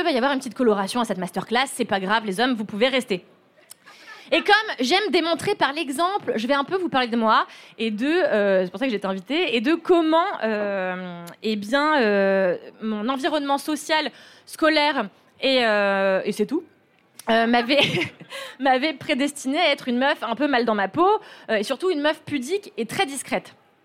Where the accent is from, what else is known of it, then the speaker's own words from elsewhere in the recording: Levallois-Perret, Île-de-France, France; j'ai grandi à Levallois